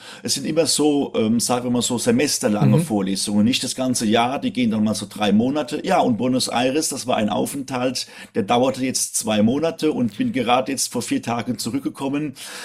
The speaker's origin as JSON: {"language": "German", "region": "Rhineland-Palatinate", "country": "Germany", "also_born_or_lived": "Munich", "moved": "as an adult", "lives_now": "Milan, Italy", "said": "Zunächst mal bin ich Pfälzer natürlich, ich komme aus der Pfalz, habe dann in München studiert und wohne seit 18 Jahren in Italien, die letzten Jahre alle in Mailand"}